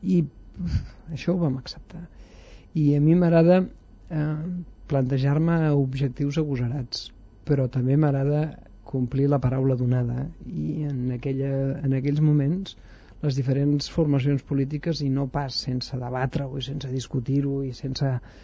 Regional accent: Mollet del Vallès, Catalonia, Spain; Cada vegada que passava alguna cosa en el meu poble, a més, s'assenyalava ràpidament cap a … que a Mollet, per cert, ens diuen

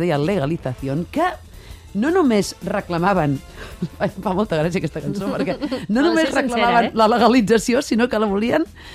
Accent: Santa Eulàlia de Ronçana, Catalonia, Spain; Tots els nens del meu poble, Santa Lluïa Ronçana, vam sortir no fumadors.

